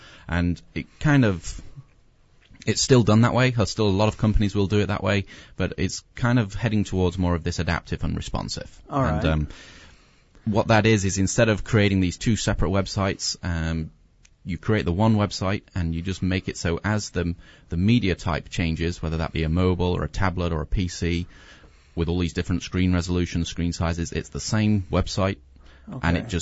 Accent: London, United Kingdom; now in Oshkosh, United States; No, I'm not. I'm from London.

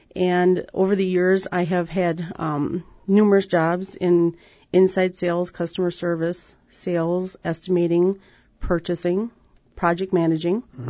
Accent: Wisconsin, United States; I'm a native of the Fox Cities. I was born and raised in, I was born in Nina and raised in the Darbois area, and I was raised on a small dairy farm

